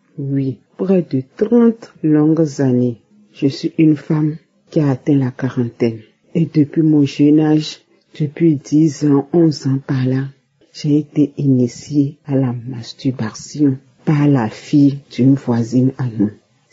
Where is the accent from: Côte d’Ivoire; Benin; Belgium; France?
Benin; Je suis une béninoise résidant au Bénin.